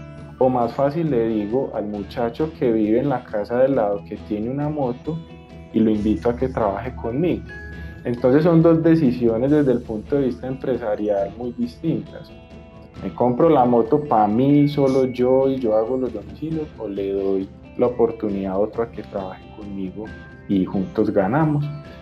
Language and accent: Spanish; Colombia; como colombianos, efectivamente pues aprendamos también como a trabajar en equipo